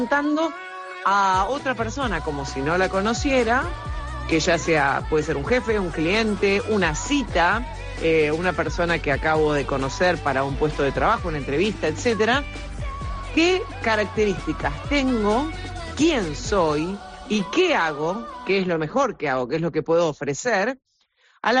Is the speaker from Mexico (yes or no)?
no; Argentina; Así que hice como un raconto de toda la historia de la radio en mi país, en Argentina, pero ahora aquí también.